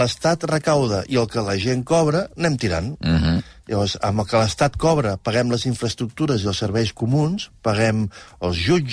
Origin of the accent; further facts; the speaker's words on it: Barcelona, Catalonia, Spain; Jo sóc de Barcelona